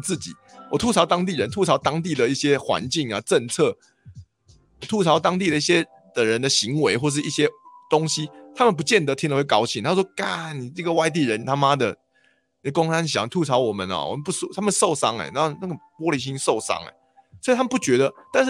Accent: Taiwan; 至少18、19年，我一个台湾人还在那边混吃混喝，我还能够赚到钱。

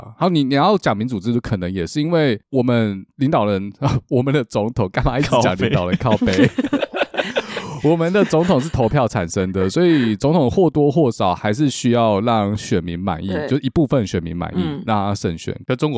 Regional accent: Taiwan; 我在想这对我们台湾人来说看在眼里不就是一个稀松平常的一件事吗？

